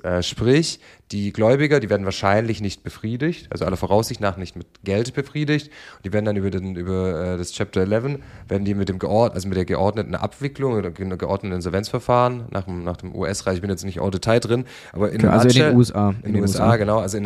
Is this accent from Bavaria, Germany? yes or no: no; Stuttgart, Baden-Württemberg, Germany; weil ich komme aus Stuttgart